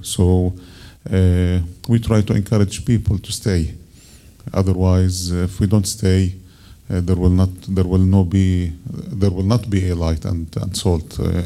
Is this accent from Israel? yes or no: yes; Nazareth, Northern District, Israel; So we're both from Nazareth. I was born and lived all my life there.